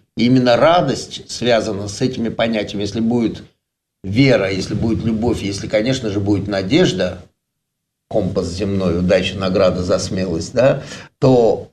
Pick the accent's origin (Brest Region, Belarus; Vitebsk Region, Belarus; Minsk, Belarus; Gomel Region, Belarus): Minsk, Belarus; я сам из Минска, из Белоруссии, но изначально, но папа у меня вообще армянин, но я больше себя чувствую, этот язык, эта душа, это мое. А белорус и армянин я уже потом.